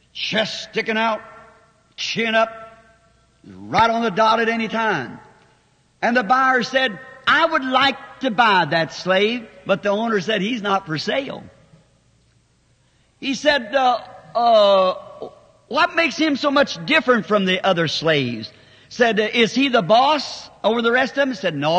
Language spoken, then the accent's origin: English; Southern United States, United States; I'm a Southerner, but it wasn't right.